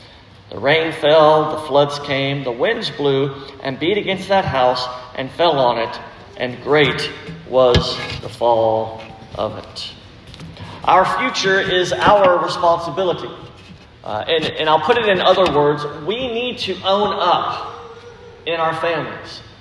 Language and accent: English; Baton Rouge, Louisiana, United States; I don't know about y'all, but we're from Baton Rouge, so we eat with utensils and plates and stuff.